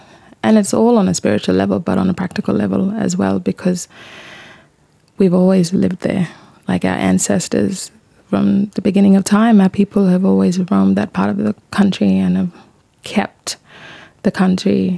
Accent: Mullinja, Northern Territory, Australia; I am from Mullinja community. It's 700 kilometres south of Darwin and 700 kilometres north of Alice Springs.

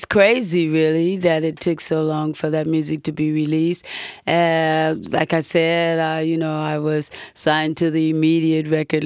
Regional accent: Los Angeles, California, United States; I grew up in South Central L.A., which we call Watts back then. It's still Watts now.

